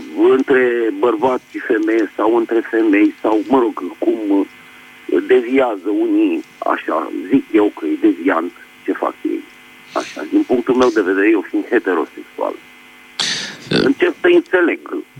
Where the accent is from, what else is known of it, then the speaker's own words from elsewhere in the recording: Bucharest, Romania; din București.